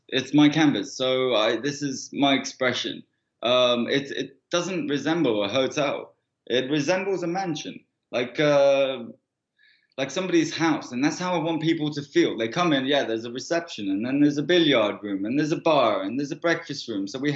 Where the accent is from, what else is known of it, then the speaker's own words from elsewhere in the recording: Hampstead, London, United Kingdom; I was raised in Hampstead. I went to college in Belsize Park, and I hanged out in Camden Town every single day.